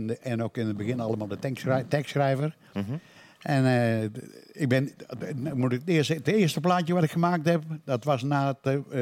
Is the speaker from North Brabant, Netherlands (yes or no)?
yes; Breda, North Brabant, Netherlands; wij waren woonachtig op de Houtmarkt, midden in de stad. En dus na de geboorte bij het Moederhel hebben ze me daarna vervoerd. En daar ben ik opgegroeid in de binnenstad.